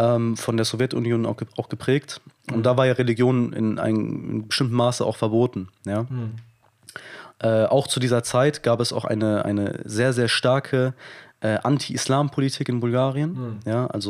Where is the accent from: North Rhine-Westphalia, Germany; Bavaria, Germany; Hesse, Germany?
Hesse, Germany; Frankfurt; ich bin im Vorort von Frankfurt groß geworden, wo an sich sehr viele Muslime leben.